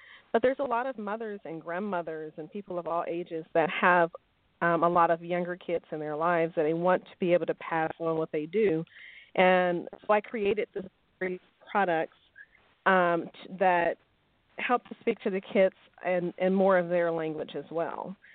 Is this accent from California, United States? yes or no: yes; Los Angeles, California, United States; also born or lived in Texas; the environmental things I saw growing up in Los Angeles before we moved to Texas, and a lot of the visual, you know, cues from living in the inner city in Los Angeles in the 80s and 90s.